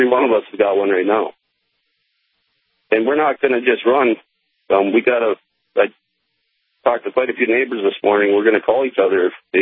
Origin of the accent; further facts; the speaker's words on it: St. Anthony, United States; I'm a rancher from St. Anthony.